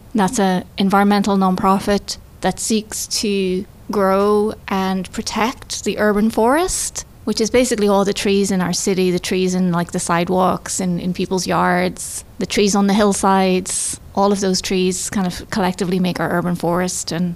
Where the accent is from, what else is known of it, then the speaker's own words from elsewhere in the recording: Ireland; I'm from Ireland. It was a small town, about 40,000 people. I lived in a bungalow. There was a big field at the back of my house, and I spent a lot of time playing in the fields.